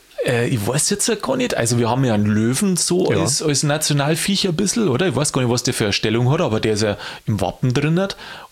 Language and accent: German; Bavaria, Germany; Und jetzt komme ich aus Niederbayern.